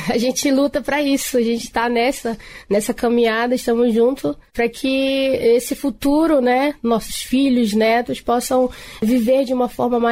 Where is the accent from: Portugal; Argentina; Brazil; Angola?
Brazil; Alvarães, Amazonas; Eu sou do município de Alvarães, mas a comunidade que eu vivo, né, fica na Flona de Tefé e em torno.